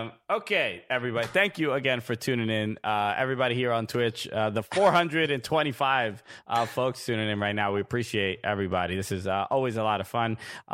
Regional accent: Brooklyn, New York, United States; I'm originally from Brooklyn.

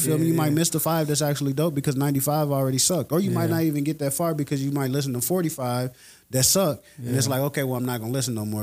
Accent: Las Vegas, Nevada, United States; I think the way that I was brought up in Vegas, it puts me in a different position because a lot of the rappers from the city are really my partners.

